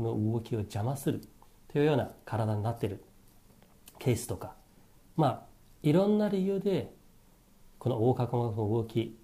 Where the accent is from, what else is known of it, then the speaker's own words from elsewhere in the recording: China; Japanese is a second language; now in Japan; 私、まあ、出身なんですけども、中国大陸の方なんですね。で今から二十数年前来日しまして、当然日本語ってはオリジナルではないです。